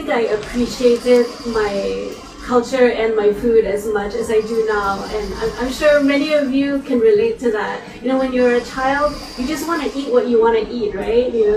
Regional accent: Singapore; moved away as an adult; also born or lived in Jakarta, Indonesia; now in United States; mom gave birth to me in Jakarta, she brought me back to Singapore around the age of 2 months. So basically, I grew up in Singapore, but then I went to the US to go to college.

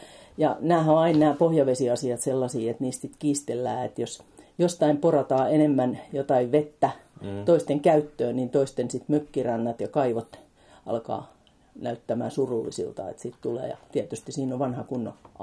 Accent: Pori, Satakunta, Finland; mä oon syntyperäinen porilainen

